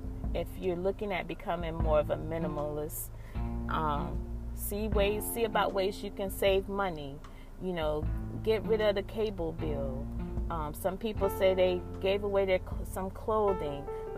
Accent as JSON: {"language": "English", "town": "Orangeburg", "region": "South Carolina", "country": "United States", "said": "So people who know me, I'm from Orangeburg, but dirt roads and all that kind of stuff, that's probably something I somewhat grew up off of."}